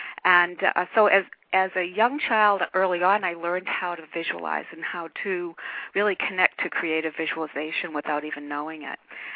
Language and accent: English; Boston, Massachusetts, United States; And I grew up in Boston, Massachusetts, in a working class neighborhood of Boston called Roslindale.